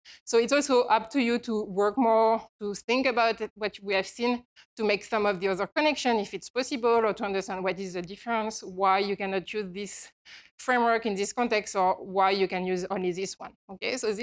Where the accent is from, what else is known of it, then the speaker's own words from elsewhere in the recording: France; English is a second language; I come from France, and in Europe, I would say that it's not so much the case.